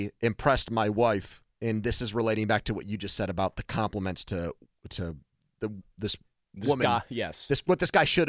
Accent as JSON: {"language": "English", "town": "Pittsburgh", "region": "Pennsylvania", "country": "United States", "said": "hey, Joy, I don't want to impose on you or interrupt, but we're from Pittsburgh."}